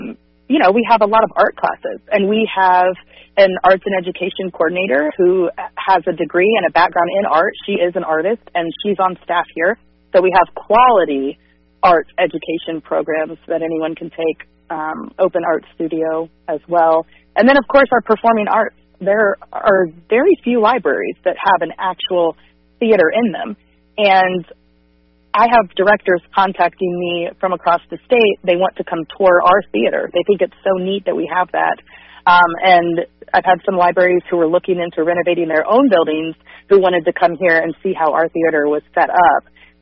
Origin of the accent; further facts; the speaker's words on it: Indiana, United States; being around this area and growing up in Boone County, I love Central Indiana.